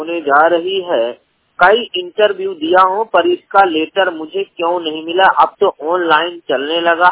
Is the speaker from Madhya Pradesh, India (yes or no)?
yes; Koylari, Madhya Pradesh, India; मैं 100% ब्लाइंड हूँ। मेरा ग्राम कोयलारी, पोस्ट भरौला, जिला उमरिया, मध्य प्रदेश का मूल निवासी हूँ।